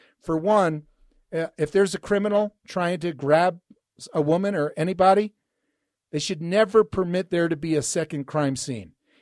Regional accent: Hawthorne, New Jersey, United States; we grew up in New Jersey, in Hawthorne, New Jersey, and sort of on High Mountain, that geologic feature, two-story home.

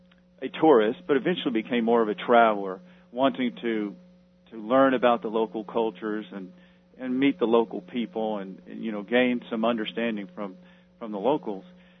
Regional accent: United States; And my experience with most of my travels being prior to 9/11 is that as an American, you know, I didn't feel a lot of resentment

